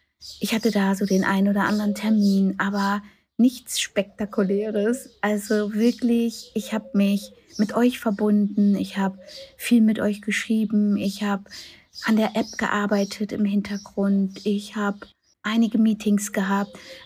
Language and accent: German; Germany; now in Turkey; obwohl ich schon in der Türkei lebe, wo das Leben ja eigentlich langsamer ist, ich bin ja aus Deutschland weg von höher, schneller, weiter.